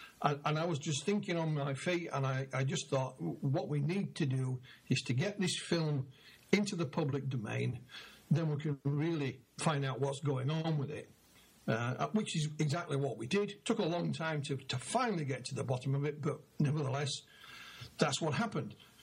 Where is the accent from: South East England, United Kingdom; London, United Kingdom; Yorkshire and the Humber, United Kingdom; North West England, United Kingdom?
Yorkshire and the Humber, United Kingdom; Again, please excuse my pronunciations. I come from Yorkshire, Martin. I'm not even good at English.